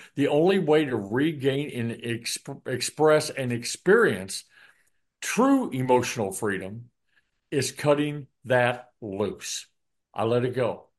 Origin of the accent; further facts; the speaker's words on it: Midwest, United States; now in Houston, United States; Because I came from the Midwest and I was used to snow on certain. I don't have that in Houston and never will